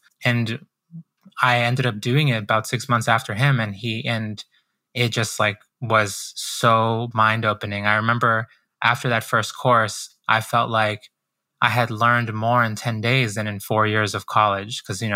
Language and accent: English; Boston, Massachusetts, United States; also born or lived in Guayaquil, Ecuador; I was born in Guayaquil, Ecuador, so in South America. And my parents, they moved us to the United States. My mom, my dad, and my brother and I, we came here when I was about 4 years old. And we moved to Boston.